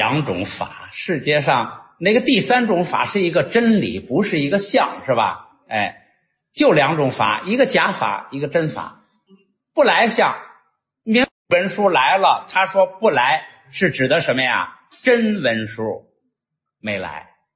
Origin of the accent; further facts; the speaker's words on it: China; 这就是印度人的这个，我们中国人可能见了怎么说啊